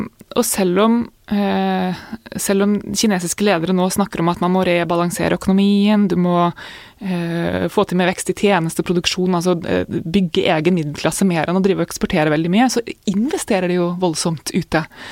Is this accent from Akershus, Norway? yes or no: no; Jevnaker, Innlandet, Norway; jeg vokste opp på Jevnaker, da, og startet på Jevnaker skole etter hvert